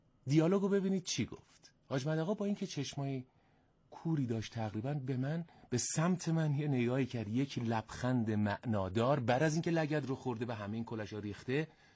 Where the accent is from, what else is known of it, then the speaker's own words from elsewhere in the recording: Aradan, Semnan, Iran; ما خانوادهمون گرمساریه، تو اون بخشی هم که پدر بزرگ مادر بزرگ من زندگی میکردن آرادان، اونجا من همه بچگیم اونجا گذشته و مزرعه ها و گندمزار های اونجا.